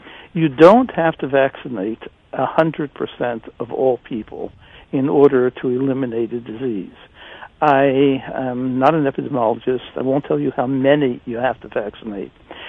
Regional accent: United States; I'm an American.

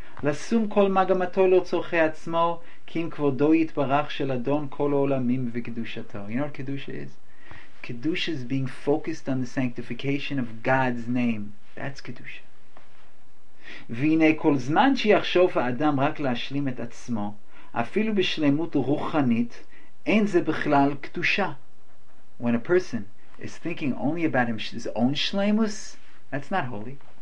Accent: United States; born there; I'm so happy I was born in America so that I can say things and not sings

